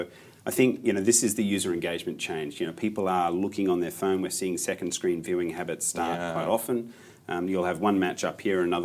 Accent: Australia; as an Australian, my internet experience began on a desktop at home

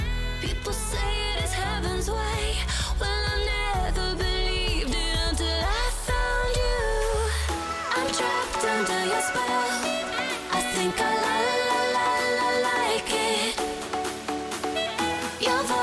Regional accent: Palestine; accent: Palestinian Arabic; كنت أتحدث باللهجة العامية، باللهجة الفلسطينية العامية.

